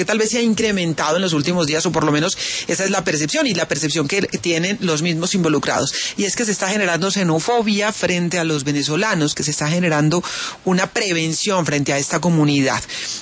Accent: Colombia; así como hay colombianos que cometen delitos y los colombianos todos no somos delincuentes.

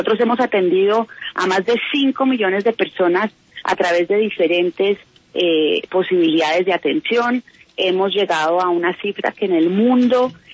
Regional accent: Colombia; como colombianos.

